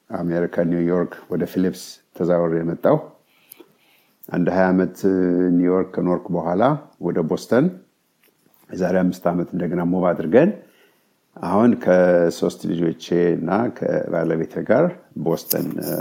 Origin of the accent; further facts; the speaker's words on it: Bahir Dar, Amhara, Ethiopia; also born or lived in Este / Hamusit; እኔ የተወለድኩት ድሮ ደብረ ታቦር አውራጃ የሚባል አሁን ደቡብ ጎንደር ይባላል፣ እዛ አንዲት ትንሽ ከተማለች እስቴ፣ እዛ ተወልጄ ከዛ ደግሞ ትንሽ ራቅ ያለች እዛው አካባቢ የገጠር ጎጆ አካባቢ አንድ ቤት ፊደል ቆጠርኩ። ከዛ ወደ ባህር ዳር አካባቢ ወላጆች ሙቭ